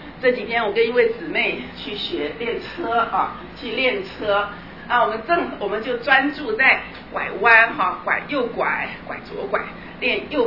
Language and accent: Chinese; Taiwan; 我们中国人，我不知道在中国大陆，我们在台湾